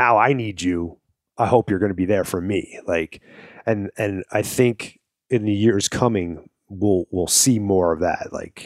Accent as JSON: {"language": "English", "town": "Brooklyn", "region": "New York", "country": "United States", "said": "because if you haven't heard my accent, I'm originally from Brooklyn."}